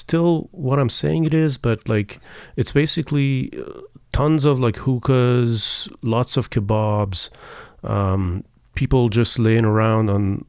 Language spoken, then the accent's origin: English; Ahvaz, Khuzestan, Iran; Ahvaz is my hometown. It's in southwestern Iran, and it's a big city.